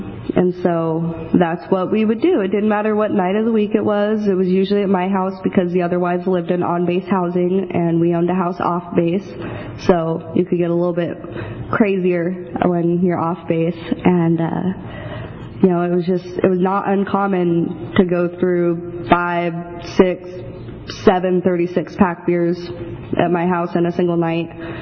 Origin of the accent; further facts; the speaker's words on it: Seattle, Washington, United States; now in Valley, United States; I grew up in Seattle, Washington. I was born and raised there. And I moved to the Valley in March 2016.